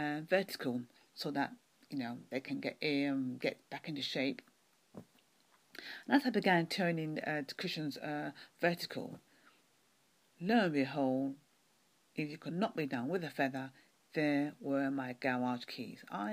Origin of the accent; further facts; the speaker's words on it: London, United Kingdom; from London, UK.